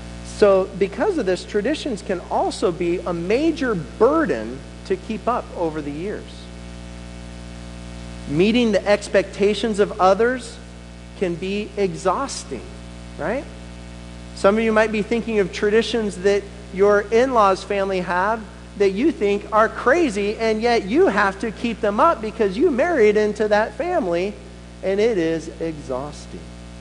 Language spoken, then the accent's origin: English; Monmouth, Oregon, United States; the tradition that I love is watching the annual parade in my hometown of Monmouth.